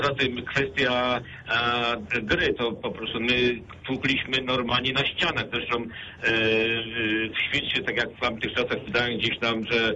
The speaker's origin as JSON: {"language": "Polish", "town": "Poznań", "region": "Greater Poland Voivodeship", "country": "Poland", "tie": "born or raised there", "said": "ja jestem z Łazarza, niedaleko państwa mieszkam od urodzenia"}